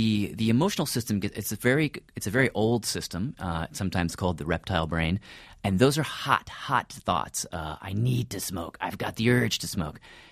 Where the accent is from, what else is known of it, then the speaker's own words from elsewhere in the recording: Nashville, Tennessee, United States; I grew up in Tennessee for 13 years.